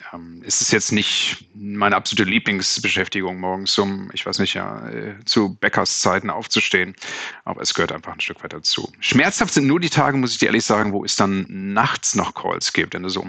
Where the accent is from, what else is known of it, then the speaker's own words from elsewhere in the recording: Münster, North Rhine-Westphalia, Germany; born there; also born or lived in Switzerland; Ich bin in Deutschland geboren, in Münster, bin mittlerweile Deutsch-Schweizer, habe beide Staatsangehörigkeiten, weil ich 15 Jahre in der Schweiz gelebt habe.